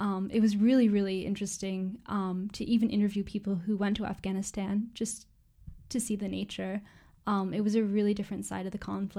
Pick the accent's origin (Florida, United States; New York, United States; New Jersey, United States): New Jersey, United States; Westfield; I'm from Westfield, New Jersey, and I'm a rising junior here at Swarthmore College.